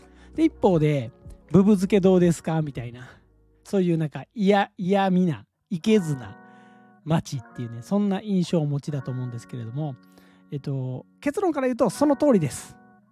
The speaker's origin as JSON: {"language": "Japanese", "region": "Kyoto", "country": "Japan", "tie": "born or raised there", "said": "僕はですね、京都生まれ京都育ちで、しかも洛中って呼ばれてるね、まあ、京都市の中心部で生まれて育っています。なので京都の建前文化のど真ん中で育った、まあ雅な人間ですって感じで"}